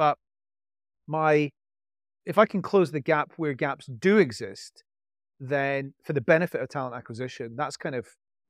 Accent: Scotland, United Kingdom; I'm not Irish, I'm Scottish. I live in Glasgow, which is the coolest UK city outside London.

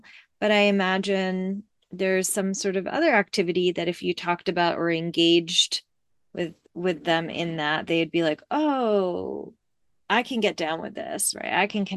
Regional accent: Beirut, Beirut Governorate, Lebanon; I grew up in Beirut. Like, I mean, the least naturey place on ever. And I just like, just such a city girl.

